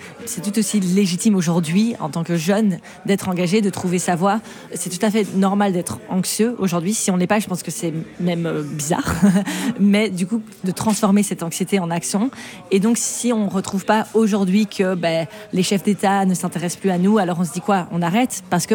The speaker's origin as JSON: {"language": "French", "country": "Belgium", "said": "Et moi, je suis belge."}